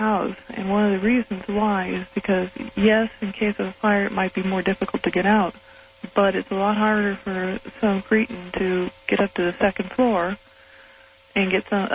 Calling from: Reno, Nevada, United States; Yes, I'm calling from Reno.

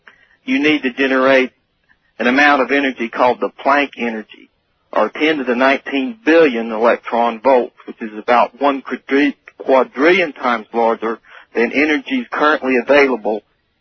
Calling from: Murfreesboro, Tennessee, United States; from Murfreesboro, Tennessee.

